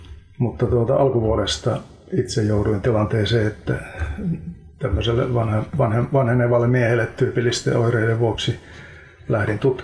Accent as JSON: {"language": "Finnish", "town": "Alajärvi", "region": "South Ostrobothnia", "country": "Finland", "tie": "born or raised there", "moved": "as an adult", "said": "minä olen tuota lähtöisin Alajärveltä. Siellä kävin koulun ja kun koulu siellä loppui, niin lähdin sitten Otaniemeen opiskelemaan. Ja siitä pitäen on täällä pääkaupungin seudulla asuttu."}